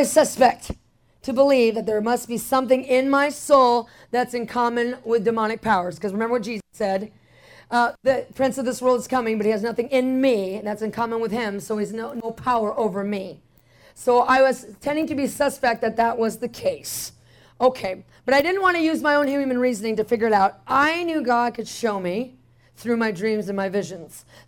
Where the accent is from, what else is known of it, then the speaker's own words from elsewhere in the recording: Phoenix, Arizona, United States; Now, here I am from Phoenix, and 70 degrees is cold to me.